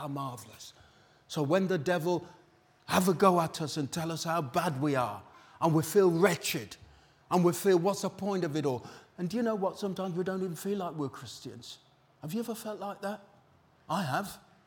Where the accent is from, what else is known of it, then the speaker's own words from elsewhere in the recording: United Kingdom; Can't say, we're British, we don't respond like that.